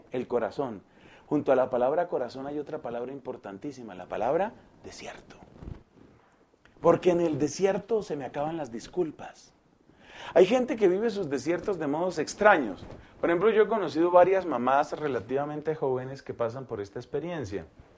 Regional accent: Colombia; Más o menos como somos los colombianos

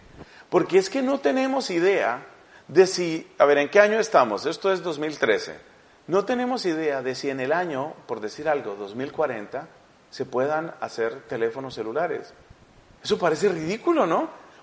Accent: Colombia; Resulta que en mi país, yo soy de Colombia, en mi país hace ya unos años

